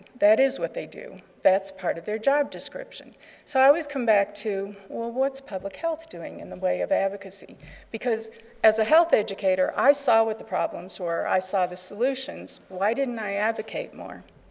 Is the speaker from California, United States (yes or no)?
no; Kentucky, United States; Think of all the tobacco coalitions, and remember, we're from Kentucky.